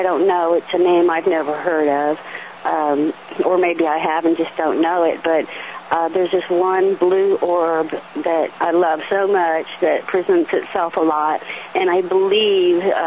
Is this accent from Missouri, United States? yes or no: no; Phoenix, Arizona, United States; I was born and raised there in Phoenix.